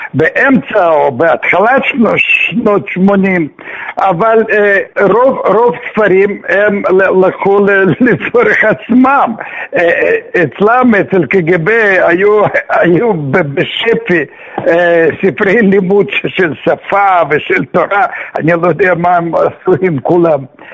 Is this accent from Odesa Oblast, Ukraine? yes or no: yes; Odesa, Odesa Oblast, Ukraine; now in Israel; אני הייתי ילד לא ממש טיפוסי, כי אני גדלתי בעיר אודסה